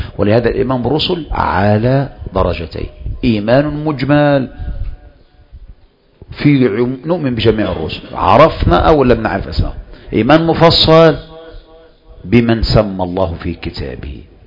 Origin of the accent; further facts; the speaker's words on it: Egypt; اذا كان احنا كمصريين ودعاه